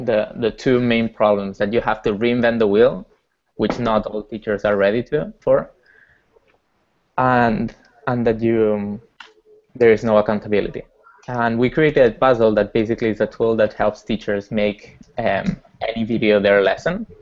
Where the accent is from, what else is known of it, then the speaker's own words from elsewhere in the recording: Barcelona, Catalonia, Spain; moved away as an adult; now in California, United States; I'm from Barcelona. I moved here to California to start Edpuzzle a year ago.